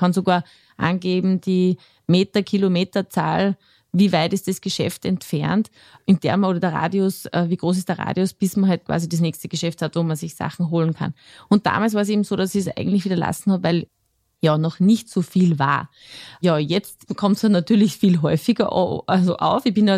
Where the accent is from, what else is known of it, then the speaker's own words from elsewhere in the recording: Linz, Upper Austria, Austria; ich komme aus Linz, also aus dem Ursprungscity